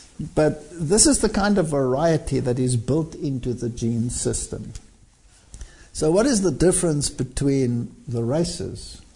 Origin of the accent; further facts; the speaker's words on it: South Africa; And we come from South Africa, where it is touchy to the power of 10.